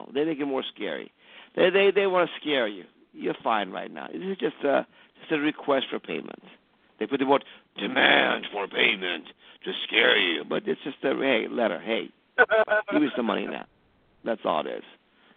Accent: Iran; I'm from Iran.

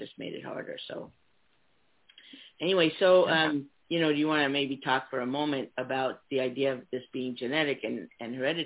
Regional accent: New York City, New York, United States; years ago it was growing up in New York City, I remember like came out when I was 16

